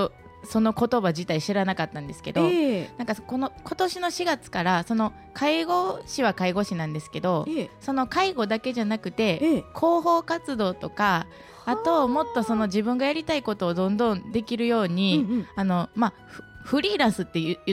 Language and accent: Japanese; Wakayama, Japan; moved away; まあ、あの地元が和歌山なんですけど